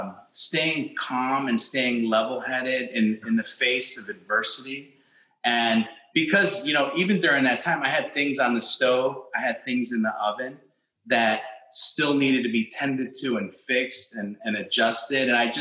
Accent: Chicago, Illinois, United States; And growing up in Chicago as an Ecuadorian American family, my dad was going to college, working to put, you know, food on the table.

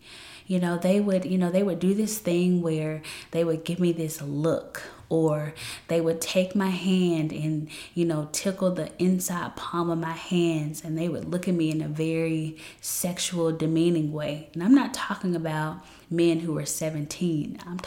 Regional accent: Memphis, Tennessee, United States; Around 17 years old, if you didn't know, I am from Memphis, Tennessee.

